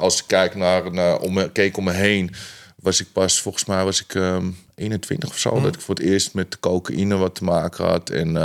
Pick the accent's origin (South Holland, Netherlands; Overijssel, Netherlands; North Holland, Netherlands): North Holland, Netherlands; Amsterdam; Ah ja, ik ben een Amsterdammer. En ik was van het centrum, daar woonde ik bij Kattenburg, bij het Scheepvaartmuseum. Ja. Ben ik toen verhuisd met mijn moeder naar Amsterdam-Noord.